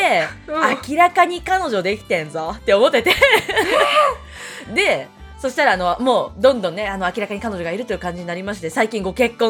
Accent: Yokohama, Kanagawa, Japan; 私は横浜出身で今は沖縄で子育てをしています。

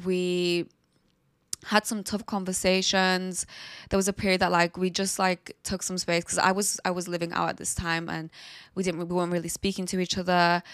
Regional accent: Duhok, Kurdistan Region, Iraq; And especially coming from a small town, Duhok. Like, I'm from Duhok. I'm not from Slemani or Hewlett, which are like very big cities in Kurdistan. I'm kind of like from a place that's a little bit more traditional.

